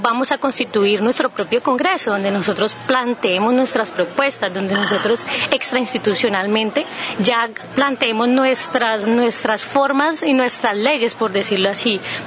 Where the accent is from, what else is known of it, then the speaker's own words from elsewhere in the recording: Cali, Valle del Cauca, Colombia; Listo, pues nosotros como caleños y caleñas estamos muy muy alegres de poder abrir las puertas de nuestra ciudad